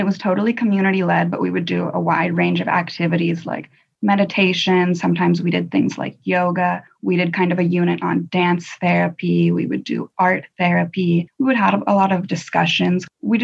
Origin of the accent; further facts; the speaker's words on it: Edmonds, Washington, United States; So I grew up in Edmonds, a suburb in the outside of Seattle.